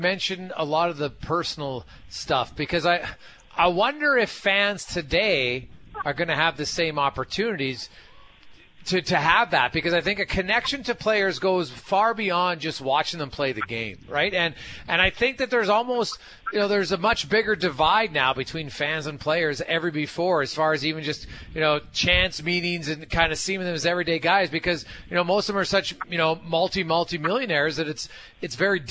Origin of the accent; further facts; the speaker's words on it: Edmonton, Alberta, Canada; trust me, I grew up in Edmonton